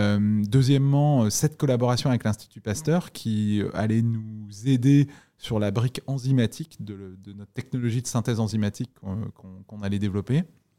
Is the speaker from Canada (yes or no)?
no; Pau, Nouvelle-Aquitaine, France; also born or lived in Africa; je viens de Pau parce que j'y ai passé mon lycée et ma prépa, mais en réalité, à 18 ans, j'avais passé la moitié de ma vie en Afrique. J'avais passé déjà 9 ans en Afrique en suivant mes parents